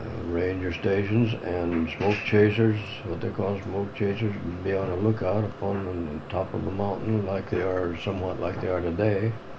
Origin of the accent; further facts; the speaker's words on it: Kendrick, Idaho, United States; born there; September 1st, 1899, I was born here in Kendrick.